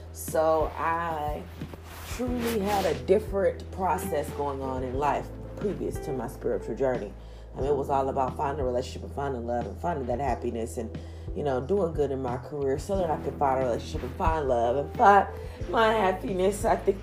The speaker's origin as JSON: {"language": "English", "region": "the South", "country": "United States", "tie": "born or raised there", "said": "I am a Southern girl, born and raised, okay, in the South. And being born and raised in the South, it gives you a whole other aspect on life."}